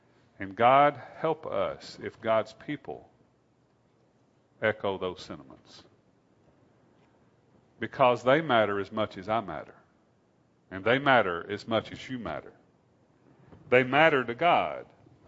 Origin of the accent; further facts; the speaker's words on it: United States; because I grew up in America, that I felt that way.